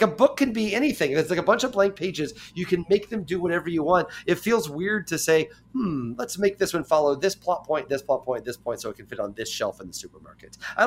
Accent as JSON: {"language": "English", "town": "Mattoon", "region": "Illinois", "country": "United States", "tie": "born or raised there", "said": "And if I go back to Mattoon, Illinois, my hometown, I guarantee you it's going to be a hard time to find people who disagree with each other there."}